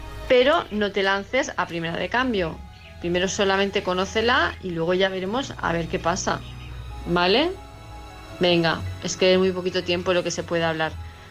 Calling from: Palma de Mallorca, Balearic Islands, Spain; de Palma de Mallorca.

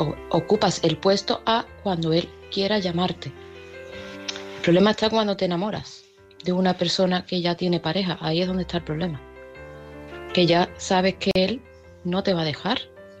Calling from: Seville, Andalusia, Spain; de Sevilla y este mensaje es para opinar

